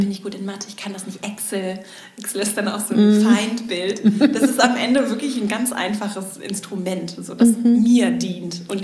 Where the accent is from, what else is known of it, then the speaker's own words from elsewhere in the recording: Schleswig-Holstein, Germany; ich komme nicht aus der Großstadt, sondern ich habe auch in Schleswig-Holstein eher ländlich bin ich aufgewachsen